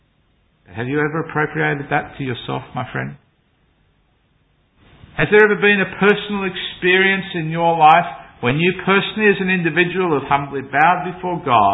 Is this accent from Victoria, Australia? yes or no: no; Sydney, New South Wales, Australia; You know, I grew up in Sydney, as just about all of you know, I suppose.